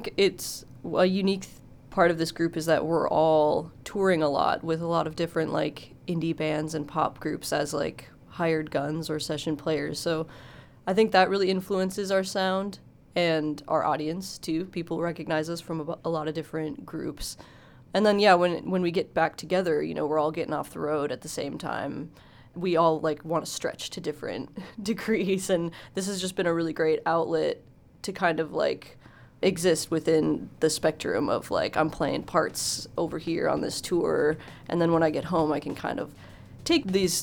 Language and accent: English; Minneapolis, Minnesota, United States; I'm from Minneapolis. Been here for a long time now.